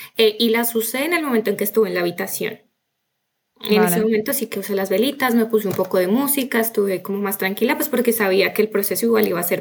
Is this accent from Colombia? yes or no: yes; Colombia; nosotros somos de Colombia